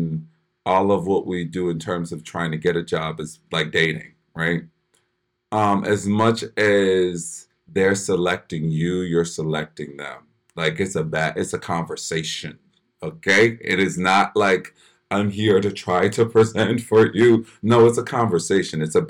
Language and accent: English; Philadelphia, Pennsylvania, United States; I grew up in Philly. I grew up in a church called Bright Hope Baptist Church.